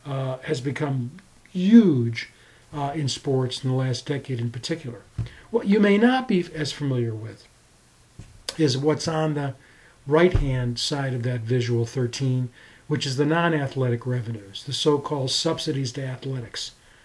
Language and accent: English; Michigan, United States; in my home state, it has become a major issue in Michigan